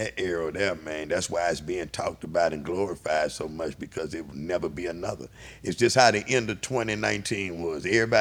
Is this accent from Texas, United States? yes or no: yes; Houston, Texas, United States; We go to Screw House, and now I'm from Third Ward, and you know, it was real segregated back then.